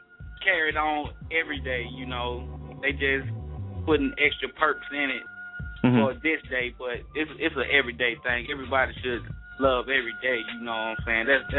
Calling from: Shreveport, Louisiana, United States; 318 is Monroe, Shreveport, Louisiana area.

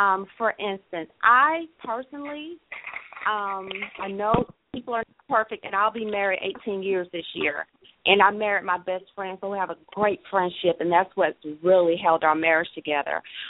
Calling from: Atlanta, Georgia, United States; I am calling from the Atlanta, Georgia area.

